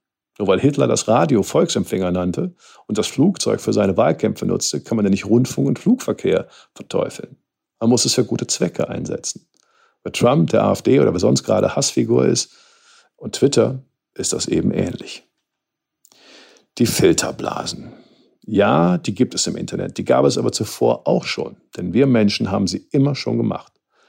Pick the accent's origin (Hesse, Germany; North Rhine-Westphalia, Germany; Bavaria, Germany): North Rhine-Westphalia, Germany; Cologne; wie es zu mir als Kölner am besten passt